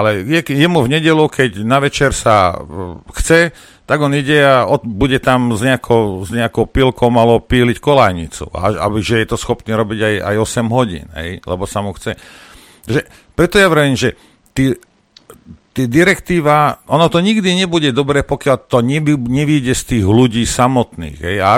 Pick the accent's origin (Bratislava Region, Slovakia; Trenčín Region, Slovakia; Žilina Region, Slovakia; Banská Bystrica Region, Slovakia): Banská Bystrica Region, Slovakia; Rimavská Sobota; Ja som vyrastal v Rimavskej Sobote, takže to okolie som tam poznal